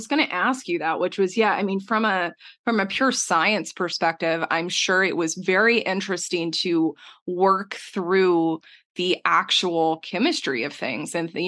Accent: Texas, United States; as I was growing up and I grew up in Texas

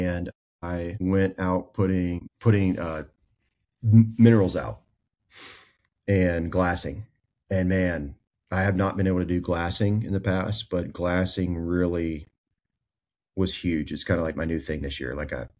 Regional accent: South Carolina, United States; You know, I grew up in South Carolina

